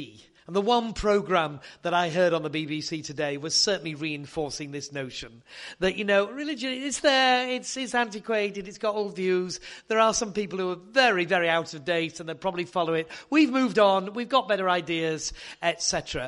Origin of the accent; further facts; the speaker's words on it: Yorkshire and the Humber, United Kingdom; it was my joke as a Yorkshireman